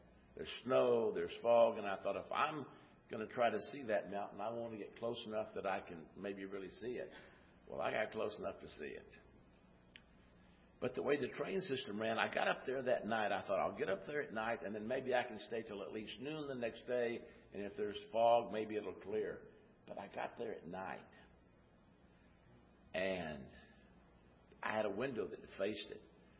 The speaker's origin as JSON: {"language": "English", "region": "Texas", "country": "United States", "said": "I may be a bit of a disappointment as a Texan without the hat, without the boots and all"}